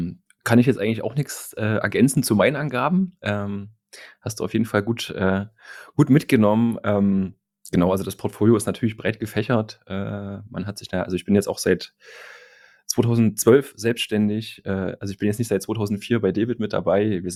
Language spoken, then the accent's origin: German; Naumburg, Saxony-Anhalt, Germany; moved away as an adult; also ist quasi mein Geburtsort und durfte dort groß werden, bin aber dann nach dem Abitur dann weg sozusagen